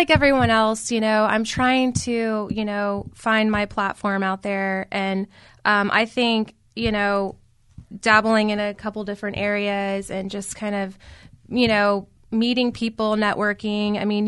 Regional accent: Naples, Florida, United States; now in Orlando, United States; And I started in my hometown, Naples.

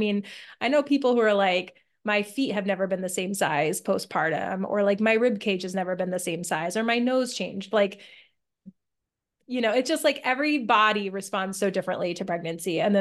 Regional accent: Southwest, United States; even though I grew up in the Southwest with like very dry air and high altitude

